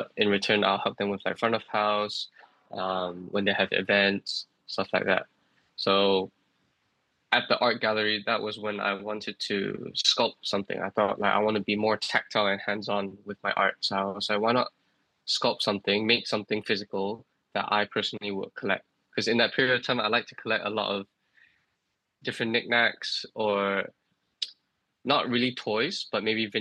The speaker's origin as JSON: {"language": "English", "country": "Singapore", "said": "I'm a Singaporean toy maker."}